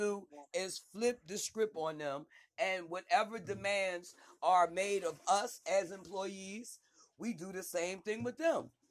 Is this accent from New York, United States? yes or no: no; Philadelphia, Pennsylvania, United States; I was like, I'm from Philly.